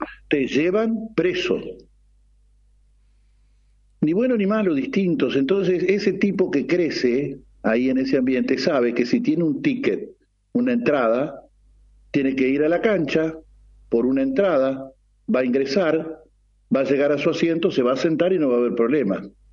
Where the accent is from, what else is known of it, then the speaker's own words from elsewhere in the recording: Argentina; los argentinos somos colombianos con camiseta argentina